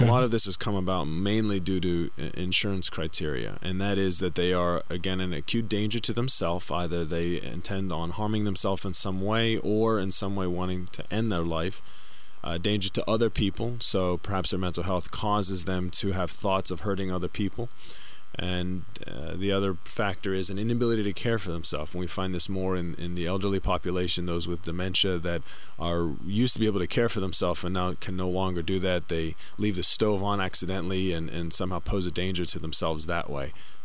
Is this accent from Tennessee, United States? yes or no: no; New Castle, Pennsylvania, United States; Yeah, I'm born and raised in Newcastle. I went to Neshannock High School.